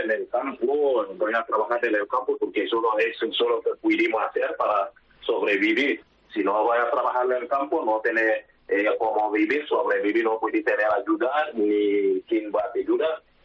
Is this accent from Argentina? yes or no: no; Senegal; Spanish is a second language; moved away as an adult; now in Spain; Sí, soy de Senegal.